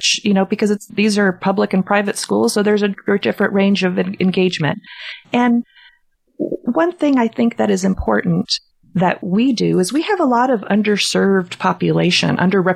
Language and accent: English; Dallas, Texas, United States; I grew up in Dallas, Texas, and I remember my mom teaching me about the League of Women Voters.